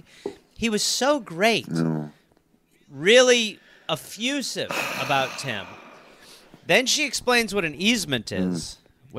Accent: California, United States; moved away; They didn't like that I was from California, because there's a lot of that in this country where they're like, they do not like Californians moving there.

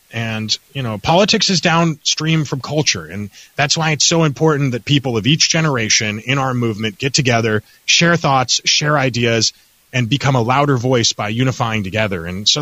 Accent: Midwest, United States; now in Houston, United States; I'm from the Midwest. Get down that way quite a bit.

